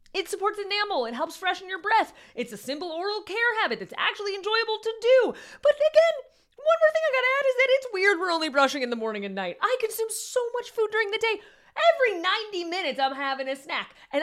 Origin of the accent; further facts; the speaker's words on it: Midwest, United States; It was a really life-changing moment for me because I'm from the Midwest.